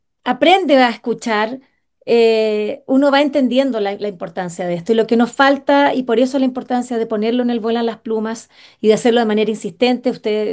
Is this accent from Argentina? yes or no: no; Chile; creemos que somos chilenos y que como que no tenemos mucho que ver con los mapuches, pero basta ver nuestro ADN para darnos cuenta de que la cosa es bastante diferente.